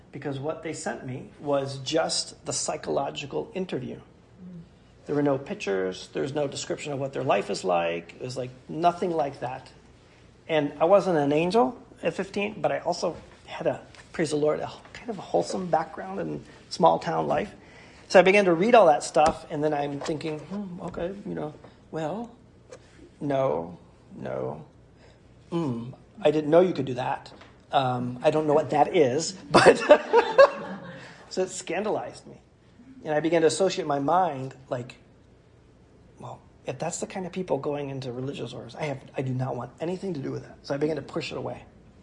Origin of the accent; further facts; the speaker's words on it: England, United Kingdom; We're English, so it's boring.